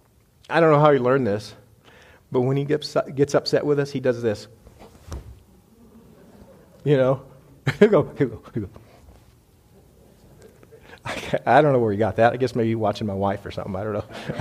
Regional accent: Texas, United States; Oh, by the way, now, we're from Texas. We're home of Tex-Mex.

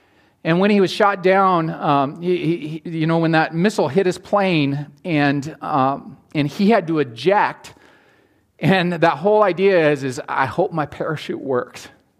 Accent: Montana, United States; And if I grew up in Eastern Montana, so I can say this

